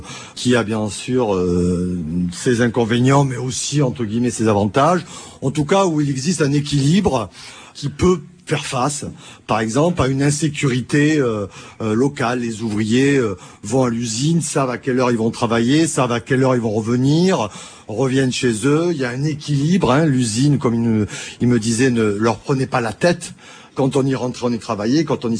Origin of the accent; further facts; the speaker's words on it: Bordeaux, Nouvelle-Aquitaine, France; je suis originaire de Bordeaux, et je connais un peu cette région du sud de la Gironde.